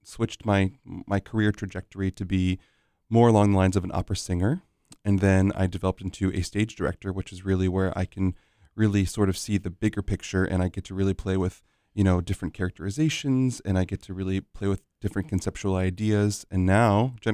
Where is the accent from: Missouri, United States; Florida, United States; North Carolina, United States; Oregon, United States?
Florida, United States; Orlando; Well, I grew up right here in Orlando, Florida, and my mother owned a karaoke bar called Big Daddy's.